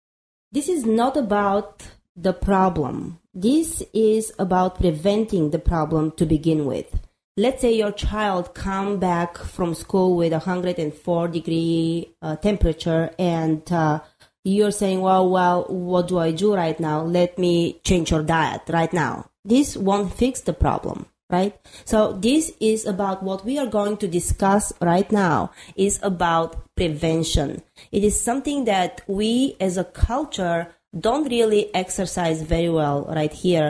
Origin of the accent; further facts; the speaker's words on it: Bulgaria; accent: Eastern European; English is a second language; Bulgaria.